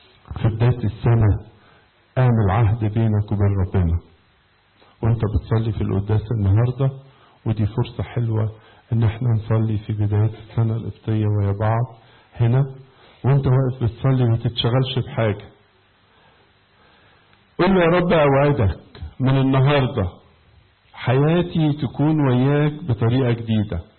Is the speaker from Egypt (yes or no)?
yes; Egypt; وزي ما قلت لكم امبارح أنا جايب لكم سلام كبير من مصر، كلها بتسلم عليكم والأمور كلها بتتحسن يوم عن يوم عندنا في مصر